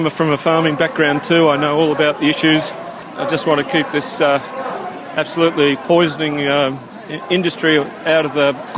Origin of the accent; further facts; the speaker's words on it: Traralgon, Victoria, Australia; I'm from Traralgon.